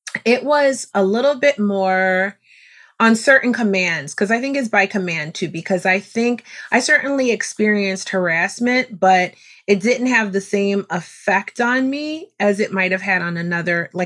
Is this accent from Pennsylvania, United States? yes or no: yes; Philadelphia, Pennsylvania, United States; I don't know if it's from, I'm from West Philly, you know